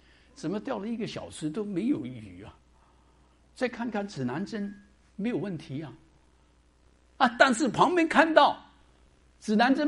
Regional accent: Guangdong, China; 我们广东人叫红山鱼哈

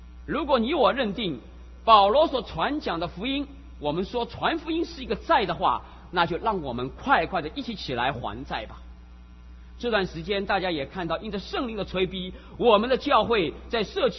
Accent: China; 连我们中国人其实看福音也会耻辱的

